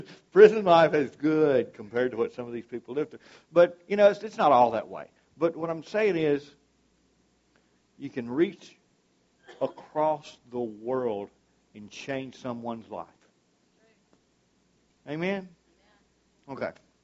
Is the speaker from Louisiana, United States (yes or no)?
yes; Castor, Louisiana, United States; My God, I'm from Castor, Louisiana, and I preached on 5 continents.